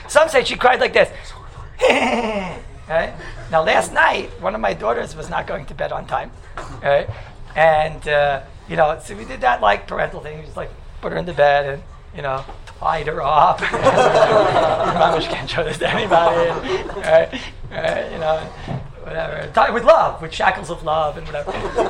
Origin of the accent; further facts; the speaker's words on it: United States; And where I grew up in America, the way a Shvarim sounded was something like this.